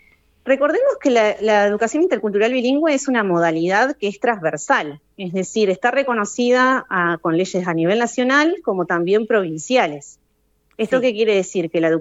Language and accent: Spanish; Valcheta, Río Negro, Argentina; Yo soy de Balcheta … en este momento me encuentro en Chuele.